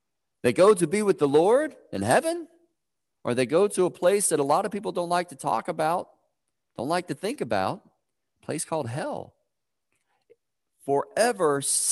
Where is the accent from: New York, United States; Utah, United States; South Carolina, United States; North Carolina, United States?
North Carolina, United States; Now, and I grew up in North Carolina, so this is not quite the belt buckle of the Bible Belt. We were pretty close.